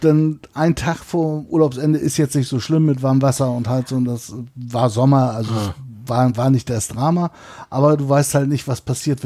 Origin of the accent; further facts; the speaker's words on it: Schleswig-Holstein, Germany; da bin ich auf dem Campingplatz sozusagen groß geworden bei meinen Eltern.